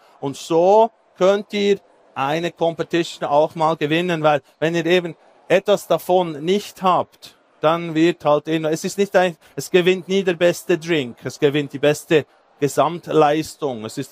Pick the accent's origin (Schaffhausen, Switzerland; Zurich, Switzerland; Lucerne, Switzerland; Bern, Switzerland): Bern, Switzerland; Thun; ich bin aus Thun, ich bin ein Redneck, ich darf das.